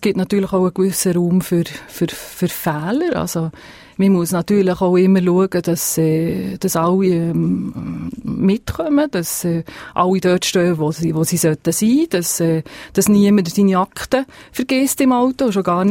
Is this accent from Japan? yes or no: no; Italy; first language Italian; German is a second language; weil ich ursprünglich Italienerin bin. Ich kann sehr gut Italienisch. Das ist meine Muttersprache eigentlich.